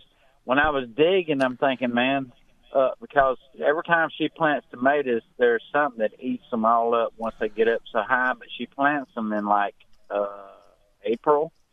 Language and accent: English; Birmingham, Alabama, United States; because 50 miles up is different growing season. We're from Birmingham.